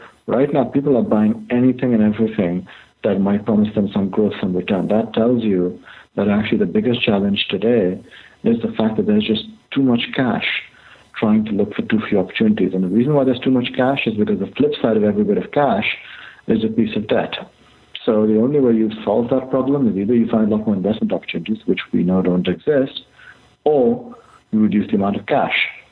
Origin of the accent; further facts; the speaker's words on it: India; the gig economy is what I grew up with in India, in effect, in the 1980s.